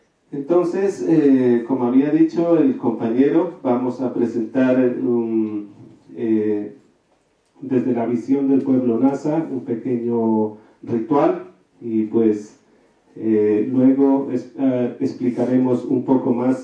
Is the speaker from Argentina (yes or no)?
no; Cauca, Colombia; Yo soy de colombiano, del departamento del Cauca, de la comunidad indígena Nasa